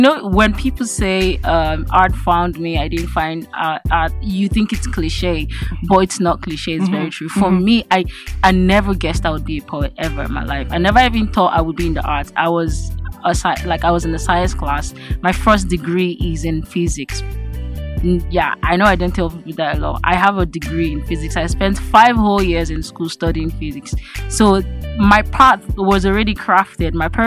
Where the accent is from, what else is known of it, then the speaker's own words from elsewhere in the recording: Nigeria; like wherever I go to, like that's the first thing I identify myself is … And then you have to know that I'm from Nigeria.